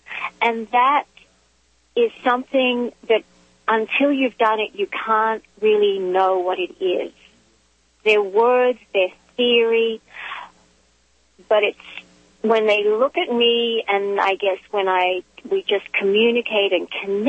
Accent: Australia; moved away; when I was raised in Australia and I'd been away for, at that point, 23 years.

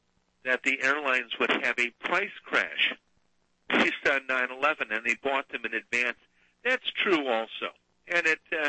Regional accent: United States; You know, I'm of mixed heritage. You know, I mean, like I'm an American. My family is Scottish.

